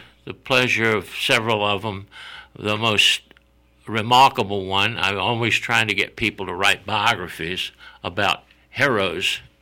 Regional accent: Richmond, Virginia, United States; I grew up in South Richmond.

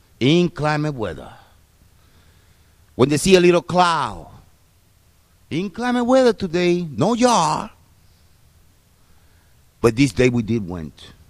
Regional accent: Puerto Rico; I grew up in Puerto Rico. I have a mountain on the side, and if I walk 6 minutes to the south, I find myself in the most beautiful beach in the world

